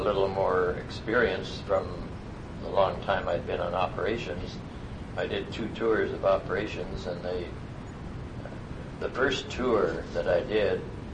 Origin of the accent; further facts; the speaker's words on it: Canada; And I said, "I'm a Canadian." And I explained that I'd been shot down.